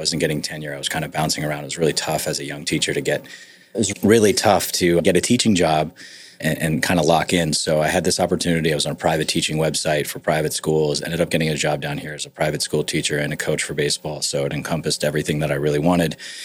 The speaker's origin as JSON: {"language": "English", "region": "New York", "country": "United States", "said": "I'm from New York originally. And kind of moved around the New York area."}